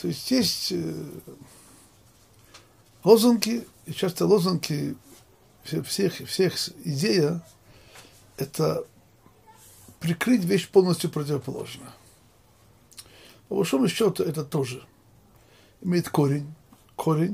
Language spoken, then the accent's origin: Russian; Russia; я же вырос в Советской России